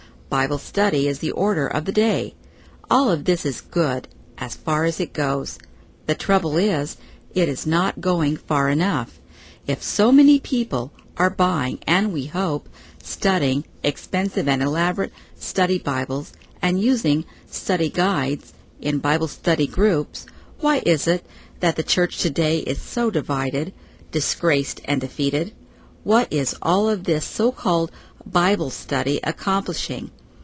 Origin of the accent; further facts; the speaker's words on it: Terre Haute, Indiana, United States; Dave and I grew up in the Terre Haute area and have lived here most of our lives. We were gone for a time for schooling.